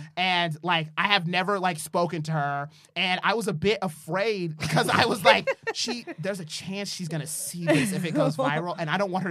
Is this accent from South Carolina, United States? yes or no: yes; South Carolina, United States; I'm from South Carolina.